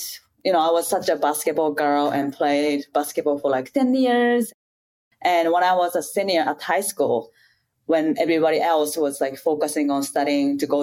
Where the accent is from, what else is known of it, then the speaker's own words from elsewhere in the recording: Kagawa, Japan; And like Tiffany mentioned earlier, I was born and raised in Japan prefecture called Kagawa, which is the smallest prefecture in Japan.